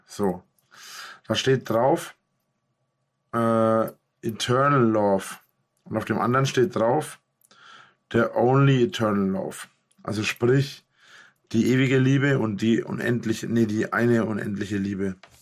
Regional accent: Bavaria, Germany; Residenz treiben sie auch wieder ordentlich hoch bei uns in Franken.

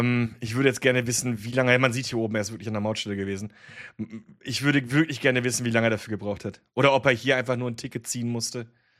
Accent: Germany; ich komme selber aus Deutschland

